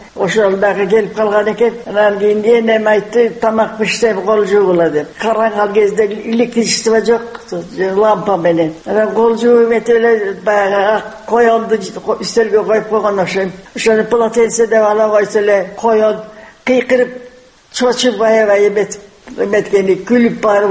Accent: Karakol, Issyk-Kul Region, Kyrgyzstan; also born or lived in China; Мен кичине кезимде Каракол шаарында туруп турабыз. Кытайдан качып кайра келгенден кийин

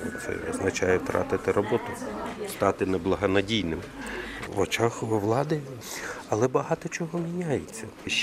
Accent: Donetsk, Donetsk Oblast, Ukraine; Все ж таки я народився і виріс в Донецьку.

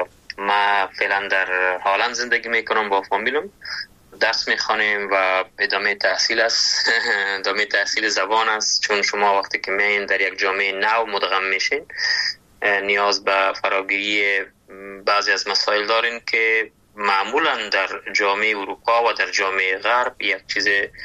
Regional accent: Kabul, Afghanistan; also born or lived in Laghman; ما در کابل به دنیا آمدیم، ولی در اصل از لغمان هستم و تقریبا سالای زیاده که پدرم در کابل بود.

